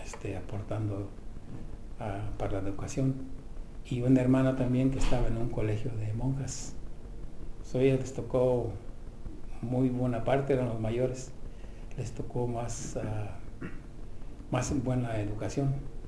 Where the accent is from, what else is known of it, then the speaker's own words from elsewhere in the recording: Morelia, Michoacán, Mexico; also born or lived in Indaparapeo; Yo soy nacido en un pueblito que se llama Indaparapeo, pero criado en Morelia, Michoacán, en México.